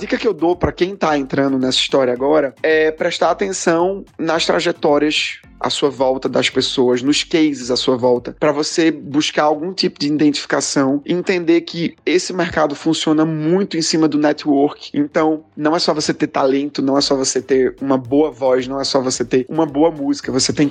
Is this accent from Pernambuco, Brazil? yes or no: yes; Garanhuns, Pernambuco, Brazil; Eu vim de uma cidade do interior de Pernambuco que se chama Garanhuns